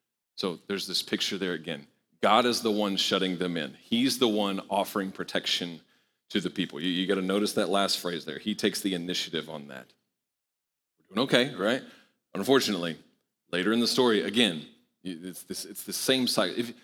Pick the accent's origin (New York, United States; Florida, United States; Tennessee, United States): Tennessee, United States; Knoxville; I married into this. I'm from Knoxville.